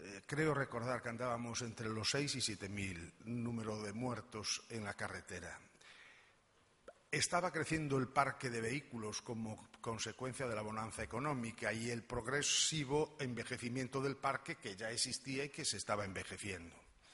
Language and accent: Spanish; Spain; como los españoles somos así